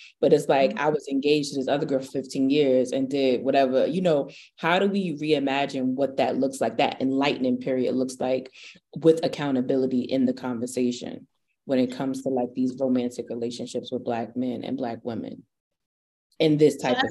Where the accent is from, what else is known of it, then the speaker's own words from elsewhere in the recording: Brooklyn, New York, United States; And for me, I'm from Brooklyn. It's in my DNA.